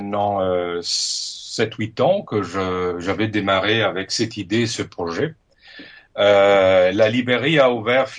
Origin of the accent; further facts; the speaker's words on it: Italy; French is a second language; now in Belgium; ma famille est multilingue parce que bon, moi, je suis italien, ma femme est allemande. Nos trois enfants sont nés en Belgique, toujours été à l'école francophone, donc d'un coup, nos conversations se passent en trois langues.